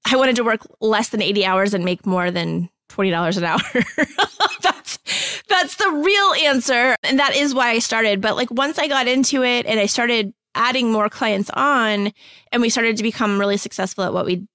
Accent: Texas, United States; because I'm from Texas and we have that whole like double name thing.

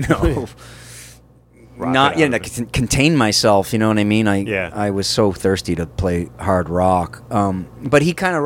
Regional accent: Massachusetts, United States

